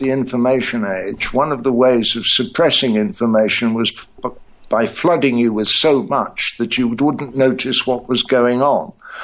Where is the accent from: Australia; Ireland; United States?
Ireland; Well, I'm an Irishman, for God's sake.